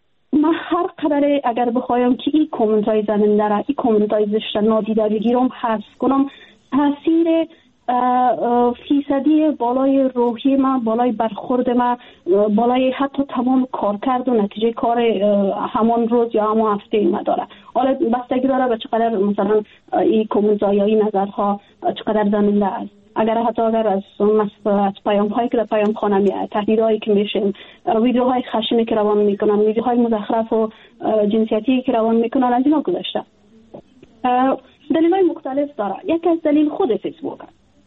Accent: Afghanistan; moved away; جدا از اینکه وطنم است، خانواده مجا است، دوستایم هستن، ما در افغانستان بزرگ شدیم، تحصیل کردیم، کار کردیم،

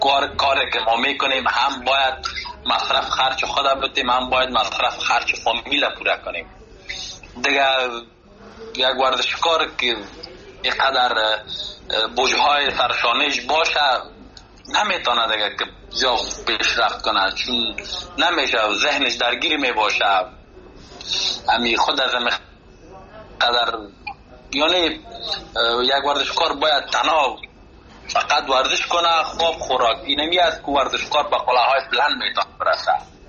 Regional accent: Afghanistan; خودم از افغانستان آمدم

